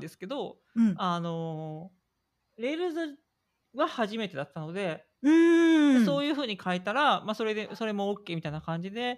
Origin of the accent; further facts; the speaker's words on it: Osaka, Japan; accent: Osaka dialect; どうしようかな。大阪生まれ大阪育ちで、まあ、アクセントから分かると思うんですけど、まだ大阪弁が残っていて、1984年生まれなんです。なので今年で37歳になります。